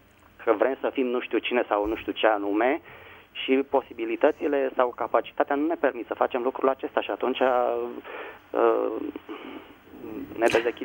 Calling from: Bucharest, Romania; din București.

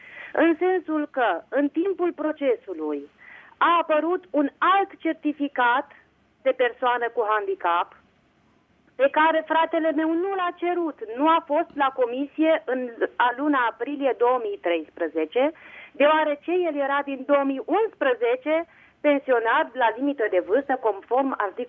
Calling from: Bistrița, Bistrița-Năsăud, Romania; sunt din Bistrița.

